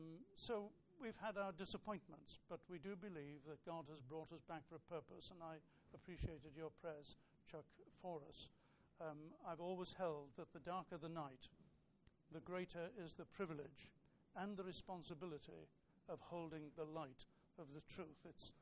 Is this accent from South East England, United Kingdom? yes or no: no; Liverpool, North West England, United Kingdom; We were both born and raised in Liverpool.